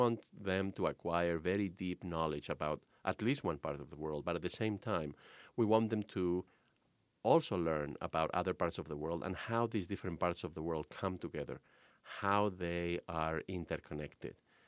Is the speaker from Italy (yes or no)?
no; Spain; now in United States; I'm originally from Spain.